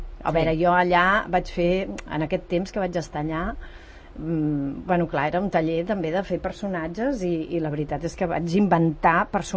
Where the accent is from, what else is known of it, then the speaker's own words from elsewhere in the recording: Tarragona, Catalonia, Spain; jo sóc de Tarragona i... I també, doncs, de petita recordo anar a veure molt, molt totes les ruïnes romanes